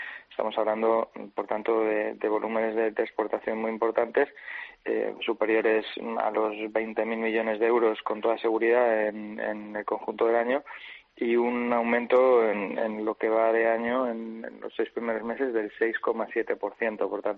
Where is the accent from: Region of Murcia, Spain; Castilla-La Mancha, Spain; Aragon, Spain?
Region of Murcia, Spain; porque soy murciano